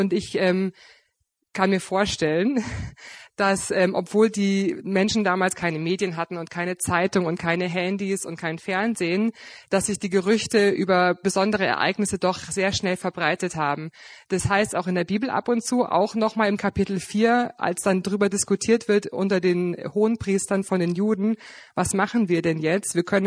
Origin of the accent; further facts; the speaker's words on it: Bavaria, Germany; now in Pfaffenhofen, Germany; Ich bin ursprünglich aus dem Fürstenfeldbrucker Raum und bin da in der charismatischen Erneuerung der katholischen Kirche aufgewachsen